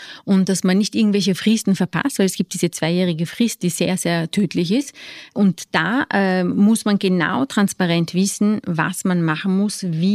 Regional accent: Austria; mein Mann ist Franzose, ich bin Österreicher

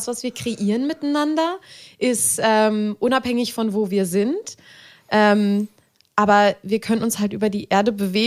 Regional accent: Berlin, Germany; Ich bin Berlinerin

